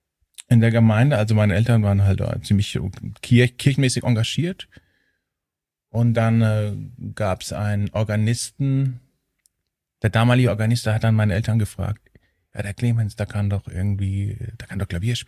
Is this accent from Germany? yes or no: yes; Heidelberg, Baden-Württemberg, Germany; born there; now in Cologne, Germany; Ich bin in Heidelberg geboren, ja.